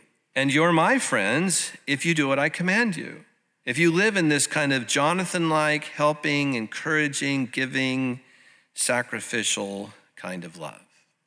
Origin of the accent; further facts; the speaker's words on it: Santa Ana, California, United States; And the little United Methodist Church that I grew up in over in Santa Ana, they erected a flagpole in our little courtyard to his honor.